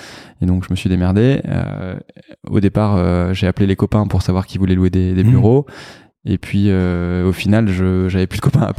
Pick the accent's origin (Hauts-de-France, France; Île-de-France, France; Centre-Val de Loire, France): Île-de-France, France; Paris; J'ai grandi à Paris. Dans le 15e, j'ai fait Dauphine